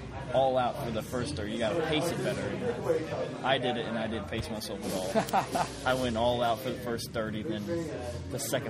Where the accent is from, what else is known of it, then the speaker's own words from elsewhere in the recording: San Diego, California, United States; I'm from San Diego.